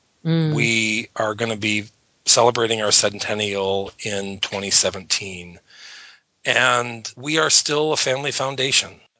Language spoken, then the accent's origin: English; Los Angeles, California, United States; I grew up in Los Angeles, and we moved to Los Angeles in 1977 or 78. And I remember very distinctly coming over the mountains from the desert by car into the soup.